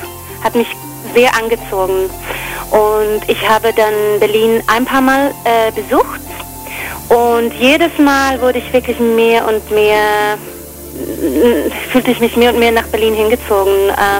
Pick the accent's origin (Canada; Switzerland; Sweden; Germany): Sweden; German is a second language; also born or lived in London; Aus Schweden.